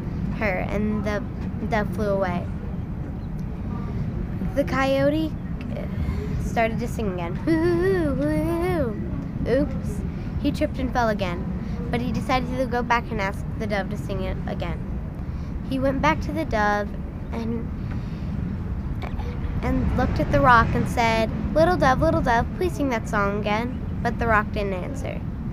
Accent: Cape Girardeau, Missouri, United States; I'm from Cape Girardeau, Missouri

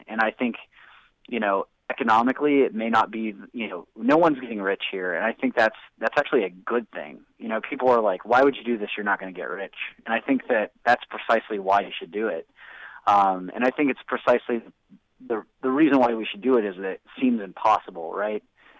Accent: West Virginia, United States; here we are, we're from West Virginia, and there's a lot of talent here.

